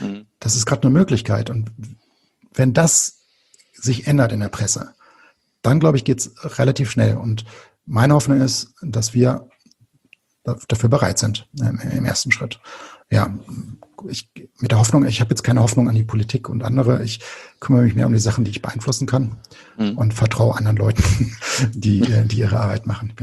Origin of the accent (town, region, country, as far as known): Krefeld, North Rhine-Westphalia, Germany